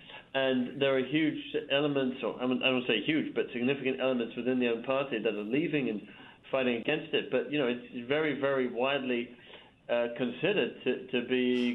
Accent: United Kingdom; now in United States; I'm originally from the UK. I don't know if you can tell from my Brooklyn accent

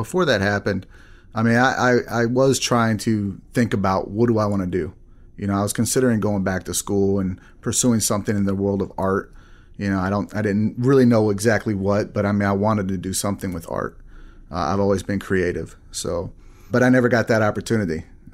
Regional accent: Texas, United States; also born or lived in Arizona / Wisconsin; No, actually, I spent most of my life in Texas. I was born in Arizona, lived in Texas most of my life, and I moved to Illinois to try to, well, actually, I moved to Wisconsin first with my grandparents

